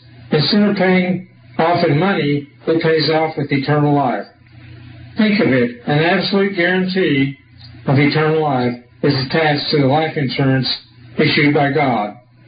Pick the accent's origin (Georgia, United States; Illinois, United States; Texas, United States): Texas, United States; also born or lived in Southern California; In August of 1981, I moved back to Texas from Southern California in order that I could spend some time with my earthly mother, who was still living on a farm where I had lived before going away to Ambassador College in Pasadena, California